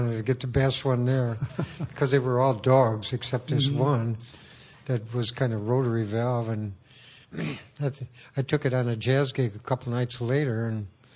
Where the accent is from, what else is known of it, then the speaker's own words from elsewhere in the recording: Oshkosh, Wisconsin, United States; born there; Well, I was actually born in Wisconsin in Oshkosh.